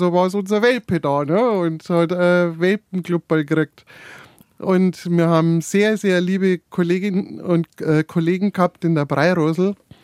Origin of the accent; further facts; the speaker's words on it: Bavaria, Germany; also born or lived in Munich; Ich bin in München geboren, ja, in München-Pasing bin ich geboren, bin aber aufgewachsen außerhalb von München, bin aber dann in die Schule gegangen in München.